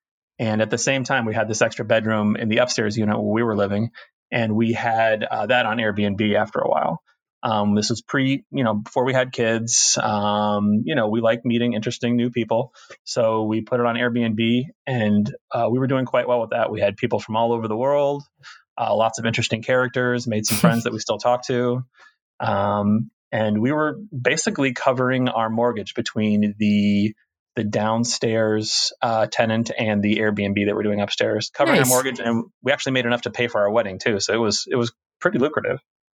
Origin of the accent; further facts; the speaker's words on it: Michigan, United States; And I'm from Michigan where houses, you know, a lot of my friends live in houses that are like $150,000.